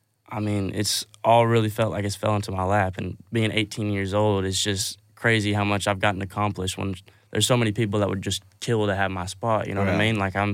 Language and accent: English; Hackett, Arkansas, United States; they flew down from Los Angeles, California to Arkansas and drove to where my hometown is, Hackett, Arkansas, and they recorded two songs in the rec room of my house.